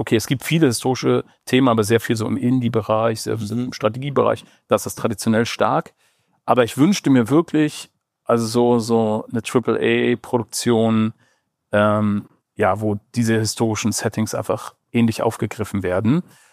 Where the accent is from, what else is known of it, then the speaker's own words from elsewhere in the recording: Northern Germany, Germany; Also, als Norddeutscher muss ich sagen